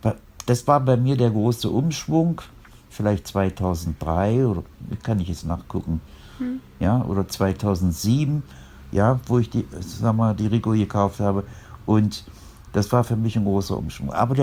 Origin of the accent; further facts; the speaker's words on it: Cologne, North Rhine-Westphalia, Germany; ich komme aus Köln